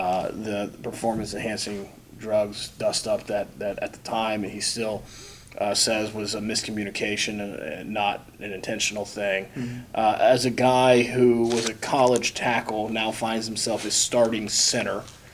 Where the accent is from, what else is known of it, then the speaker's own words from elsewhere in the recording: Indiana, United States; I'm from Indiana.